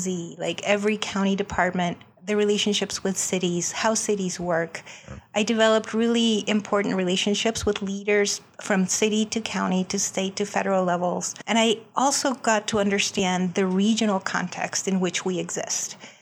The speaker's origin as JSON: {"language": "English", "country": "Colombia", "tie": "born or raised there", "said": "When I was growing up in Colombia, I saw firsthand poverty and hunger and malnutrition."}